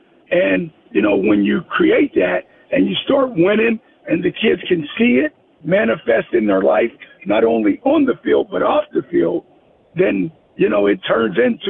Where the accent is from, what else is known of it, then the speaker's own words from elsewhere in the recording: Clareton, United States; I was born and raised in Clareton